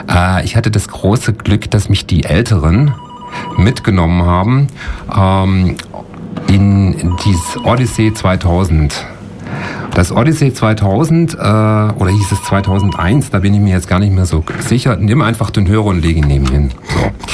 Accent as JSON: {"language": "German", "town": "Friedrichshafen", "region": "Baden-Württemberg", "country": "Germany", "tie": "born or raised there", "said": "ich bin eigentlich vom Bodensee, also geboren in Friedrichshafen am schönen Bodensee und dort auch aufgewachsen am Bodensee und habe da auch eigentlich bis vor jetzt knapp 10 Jahren eigentlich den Großteil meines Lebens verbracht"}